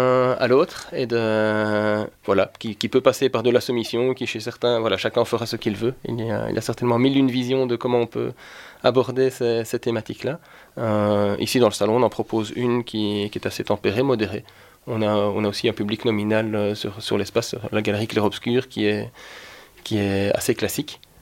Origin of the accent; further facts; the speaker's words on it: Liège, Wallonia, Belgium; Je suis un liégeois, oui.